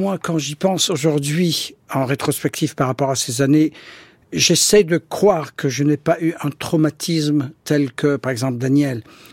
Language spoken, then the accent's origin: French; Beirut, Beirut Governorate, Lebanon; On était un petit peu bordélique chez nous, à Beyrouth ouest.